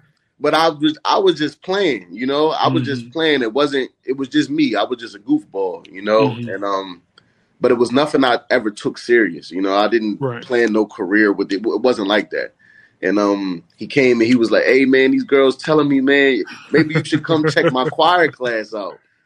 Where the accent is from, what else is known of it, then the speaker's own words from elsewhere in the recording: Smyrna, Delaware, United States; I'm just a kid from a small town, man. I'm from Smyrna, Delaware, man. It's hard to even find it on the map.